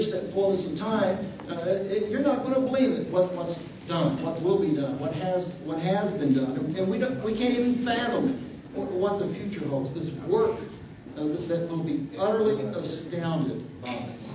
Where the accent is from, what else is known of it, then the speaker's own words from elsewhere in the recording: Kentucky, United States; growing up in Kentucky, my dad used to like to take us sometimes to Churchill Downs in Louisville